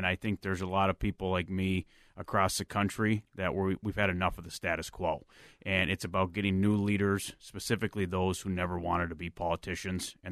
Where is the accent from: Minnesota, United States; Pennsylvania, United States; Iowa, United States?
Minnesota, United States; Savage; now in Burnsville, United States; So I grew up in Savage. I now live in Burnsville with my wife, Rachel